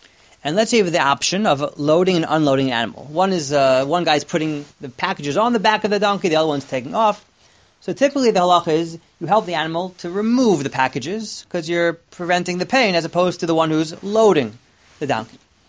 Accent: Teaneck, New Jersey, United States; I grew up in Teaneck.

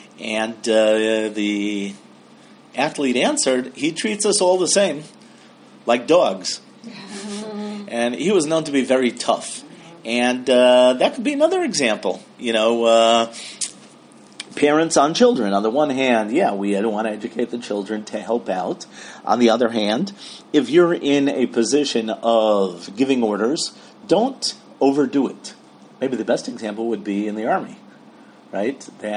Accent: Milwaukee, Wisconsin, United States; I remember when I was growing up in Milwaukee, you couldn't live in Milwaukee without being a Green Bay Packer fan.

